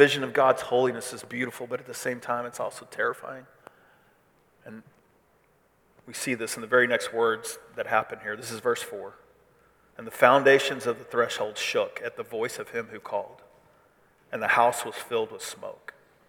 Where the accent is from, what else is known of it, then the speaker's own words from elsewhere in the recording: Missouri, United States; I'm from Missouri. I don't know that I've ever experienced an earthquake.